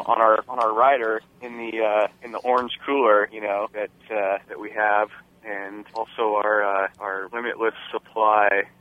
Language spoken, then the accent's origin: English; Las Vegas, Nevada, United States; I grew up in Las Vegas, had a lot of rock and roll friends that I was playing music with, and I had a lot of Mormon friends as well